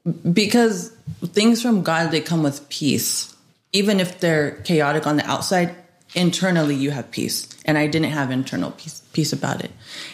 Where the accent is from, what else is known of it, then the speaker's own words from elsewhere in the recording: San Leandro, California, United States; now in Buckeye, United States; I was born in San Leandro.